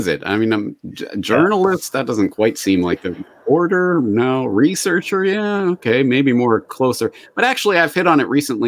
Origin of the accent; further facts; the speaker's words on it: Alberta, Canada; moved away as an adult; So I grew up in Alberta. I'm an Alberta boy, and I lived in and around Calgary and around Edmonton for all my life, and then went to Ireland to study for a year, Anglo-Irish literature at Trinity College.